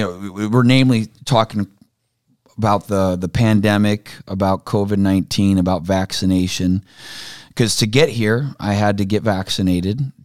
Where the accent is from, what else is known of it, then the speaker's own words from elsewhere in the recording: South Dakota, United States; I'm American. I'm South Dakotan.